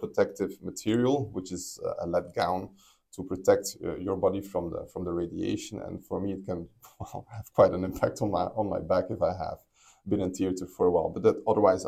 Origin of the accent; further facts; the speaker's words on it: Belgium; English is a second language; Like, I come from Belgium, there's nowhere close anything similar in Belgium to this clinic, the level, the expertise.